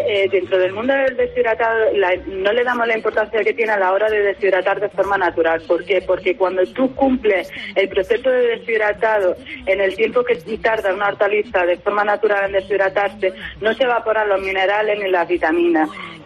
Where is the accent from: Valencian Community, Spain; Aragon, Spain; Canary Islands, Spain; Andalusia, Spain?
Andalusia, Spain; Jaén; ahí en mi pueblo, yo soy de Jaén